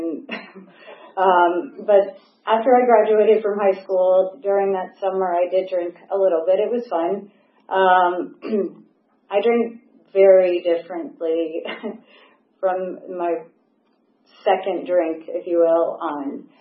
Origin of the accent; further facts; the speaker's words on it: Atlanta, Georgia, United States; I grew up in Atlanta. I loved my life. I had a great childhood.